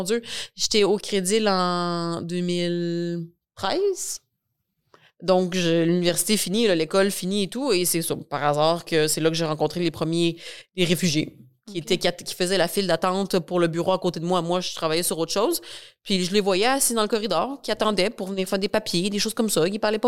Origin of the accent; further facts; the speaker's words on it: Quebec, Canada; ma mère est mexicaine. Mais je suis née au Québec. J'ai vécu toute ma vie au Québec. Je n'ai jamais vraiment vécu ailleurs.